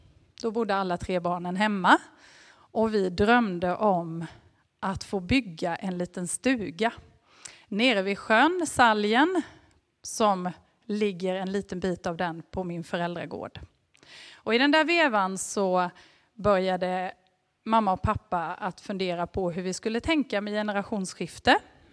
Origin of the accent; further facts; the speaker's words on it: Stenberga, Sweden; born there; bor fortfarande i en hyrd lägenhet i en gammal nedlagd affär i Farstorp. 5 kilometer ifrån Hagablänket och ifrån den gård där jag är född i Stenberga.